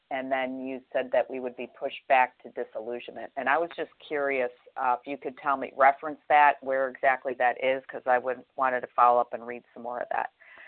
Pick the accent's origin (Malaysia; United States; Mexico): United States; Florida; I'm from Florida.